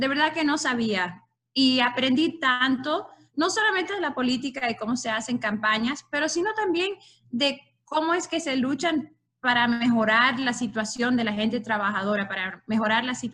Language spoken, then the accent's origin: Spanish; Cuba; now in United States; nunca me he olvidado de mis raíces y del orgullo de ser cubana. Pero más de eso, soy latina.